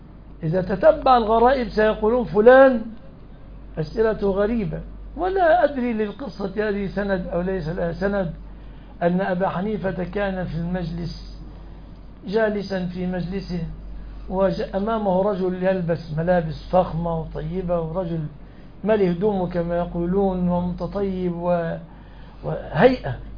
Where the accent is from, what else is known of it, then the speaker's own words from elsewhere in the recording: Egypt; أنا رجل مصري